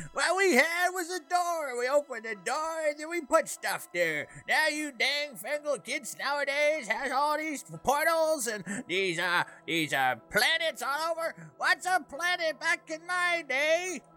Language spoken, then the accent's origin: English; Canada; Yeah, I'm Canadian.